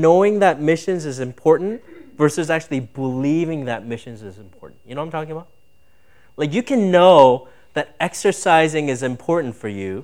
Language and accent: English; Minnesota, United States; also born or lived in Michigan; When I was growing up in Minnesota, I saw poor people, right?